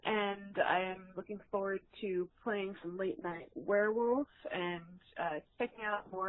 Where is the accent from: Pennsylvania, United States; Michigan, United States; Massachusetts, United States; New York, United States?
New York, United States; I'm from New York, and this is going to be my second DragonCon, and I am so excited.